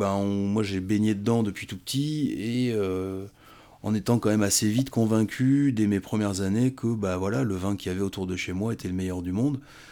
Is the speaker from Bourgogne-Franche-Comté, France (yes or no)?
no; Talence, Nouvelle-Aquitaine, France; born there; now in Douarnenez, France; j'ai 44 ans. Je suis né à Talence, pas très loin de Bordeaux. Et j'habite depuis 2 ans et demi, bientôt 3 ans, à Douarnenez.